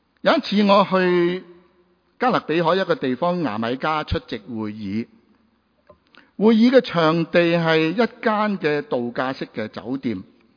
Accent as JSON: {"language": "Chinese", "country": "Macau", "tie": "born or raised there", "moved": "as an adult", "lives_now": "Hong Kong, Hong Kong", "said": "我是出生于澳门，和在当地受中小学教育，之后我来到香港在崇基督神学，之后成为牧者，至今超过了40年。"}